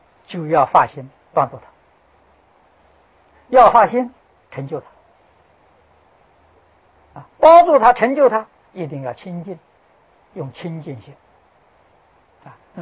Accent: China; 我们中国人对于神有个定义啊

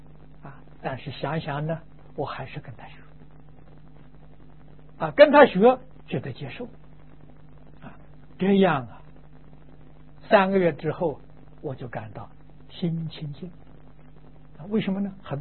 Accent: China; 就是我们中国人讲的速成啊

